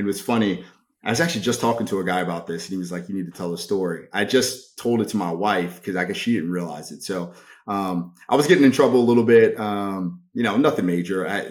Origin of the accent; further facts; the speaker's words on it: Baltimore, Maryland, United States; So I grew up in Baltimore, which is a really crappy city. Glad I grew up there